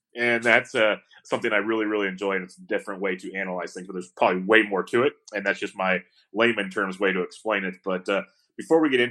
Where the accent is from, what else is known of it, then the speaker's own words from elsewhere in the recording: West Coast, United States; As a growing up in the West Coast my entire life